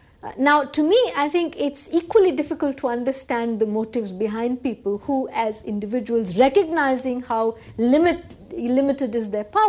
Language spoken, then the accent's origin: English; India; For me, as an Indian, that motivation is also very difficult to understand.